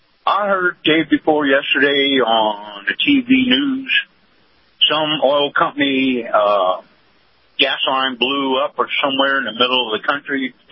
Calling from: Sarasota, Florida, United States; down here in Sarasota.

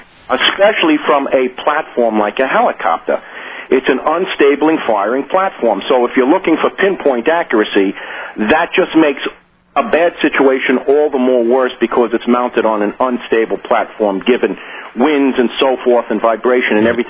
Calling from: New York City, New York, United States; and of course I'm calling from New York City

